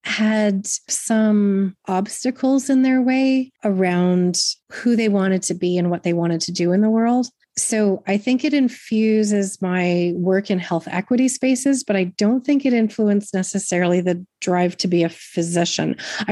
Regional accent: Edmonton, Alberta, Canada; I grew up in Edmonton.

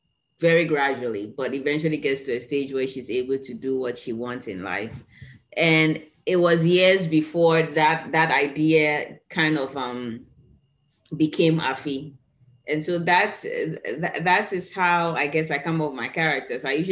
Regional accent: Ghana; me growing up in Ghana.

